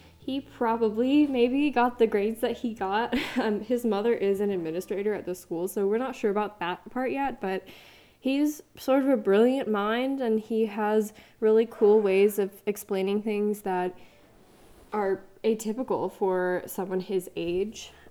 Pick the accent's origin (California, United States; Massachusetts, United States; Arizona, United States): Arizona, United States; was a description of the heat in Arizona, and I'm from Arizona